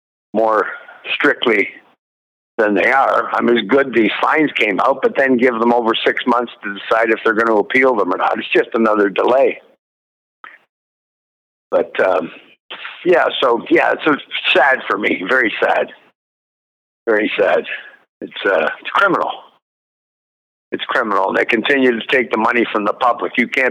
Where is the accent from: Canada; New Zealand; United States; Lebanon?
Canada; I hate being ashamed of being a Canadian. It's not the first time.